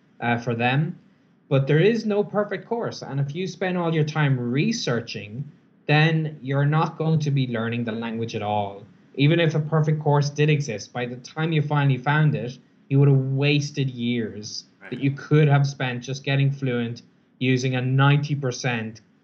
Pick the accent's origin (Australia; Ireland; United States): Ireland; Cavan, Ulster; But when I am back in my hometown in Cavan, Ireland, I do finally get access to my public library, and even my small town library has some really great language learning resources.